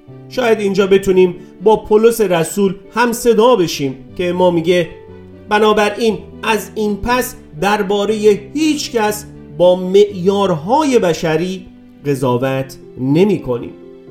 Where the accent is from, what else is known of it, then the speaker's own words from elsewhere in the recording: Iran; من ایرانی هستم. این مکانیه که اونجا زندگی میکنید.